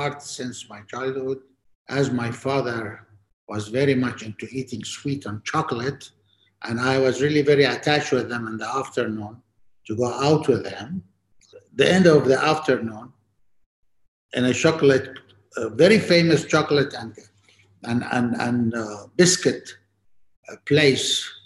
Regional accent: Manama, Capital Governorate, Bahrain; from Manama, Bahrain, and I am a painter.

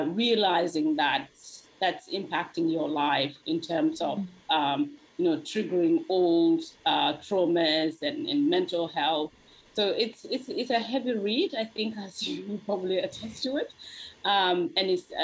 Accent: Australia; I think growing up in Australia, I read a lot of memoirs.

